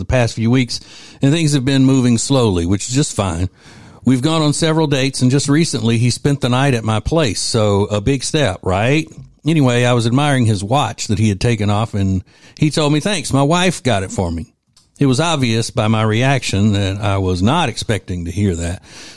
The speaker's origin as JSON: {"language": "English", "town": "Winfield", "region": "Louisiana", "country": "United States", "tie": "born or raised there", "said": "as some of my friends I grew up with in Winfield, Louisiana would say, she had retched out to us."}